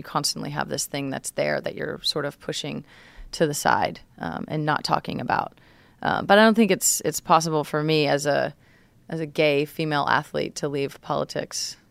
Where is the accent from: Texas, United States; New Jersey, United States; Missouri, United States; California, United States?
California, United States; Redding; also born or lived in Portland, Oregon; I was raised in Redding, California, which is pretty, you know, rural, small town, very conservative.